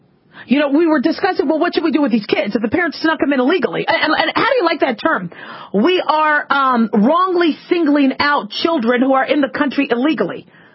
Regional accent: Los Angeles, California, United States; born there; I was born in Los Angeles. She had to prove I was a U.S. citizen.

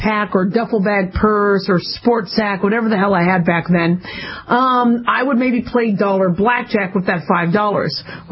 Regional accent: Las Vegas, Nevada, United States; And I'm from Las Vegas. I've been here since 1981. Yeah, off and on, my folks moved a lot, but I still ended up coming back, graduated high school from Vegas, went to college in Vegas

